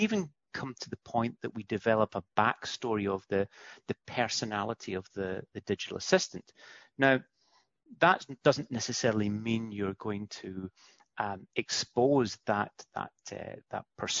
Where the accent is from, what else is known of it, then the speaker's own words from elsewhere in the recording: United Kingdom; I wasn't sure if it's being a Brit that when I come to HQ